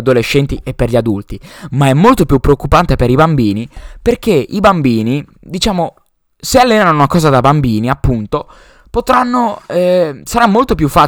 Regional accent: Udine, Friuli-Venezia Giulia, Italy; che era dalle mie parti a Udine e si trattava di tenere i bambini in mezza giornata praticamente

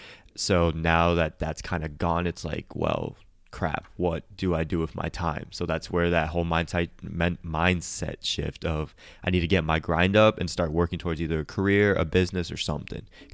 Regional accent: Connecticut, United States; moved away as an adult; now in Florida, United States; Born and raised in Connecticut, moved down to Florida for college because I didn't really want to go and take my finals in the cold snow.

